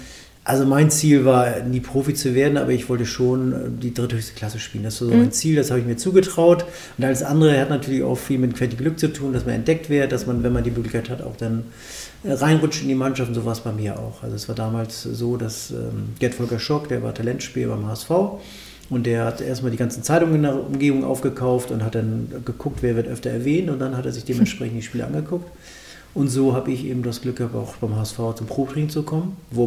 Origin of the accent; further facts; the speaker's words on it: Melzdorf, Schleswig-Holstein, Germany; ich bin auf dem Dorf aufgewachsen. Mein Ort heißt Melzdorf, das ist kurz vor Kiel.